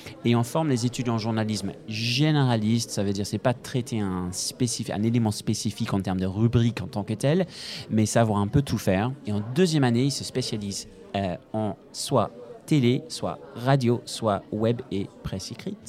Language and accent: French; Scotland, United Kingdom; French is a second language; now in France; j'ai un parcours de langue français, allemand et je suis, bon, ça va peut-être s'entendre à un moment donné dans mon petit accent qui va sortir. Voilà, je suis écossais à l'origine, naturalisé français.